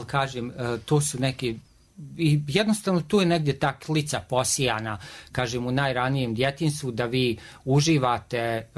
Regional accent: Banja Luka, Republika Srpska, Bosnia & Herzegovina; odrastao sam u Budžaku, to je uglavnom periferija Banja Luke

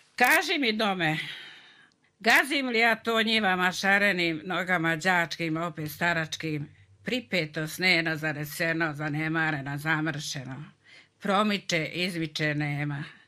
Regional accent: Kotor Varoš, Republika Srpska, Bosnia & Herzegovina; ja sam rođena na Kotorvaroškoj opštini. Čak sam prvi razred gimnazije i istureno odjeljenje bilo u Kotorvaroš

